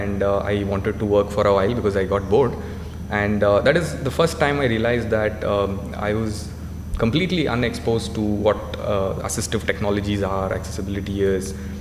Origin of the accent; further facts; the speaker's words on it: Bangalore, Karnataka, India; also born or lived in Coimbatore; I was born in Coimbatore, which is a place in Tamil Nadu. But I was just born there, but I grew up in Bangalore. And so maybe 100, 200 years back, my family had migrated to this place, which is another state in India.